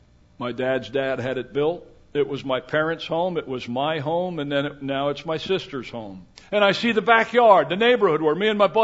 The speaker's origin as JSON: {"language": "English", "town": "Emmaus", "region": "Pennsylvania", "country": "United States", "tie": "born or raised there", "said": "Whenever I return to my hometown of Emmaus, I am reminded about such endings."}